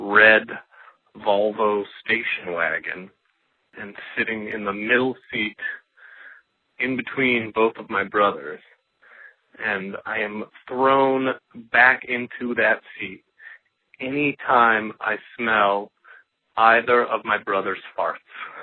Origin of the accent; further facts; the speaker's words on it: San Diego, California, United States; now in Brooklyn, United States; Calling from New York, Brooklyn, but the memory comes from growing up in San Diego, California.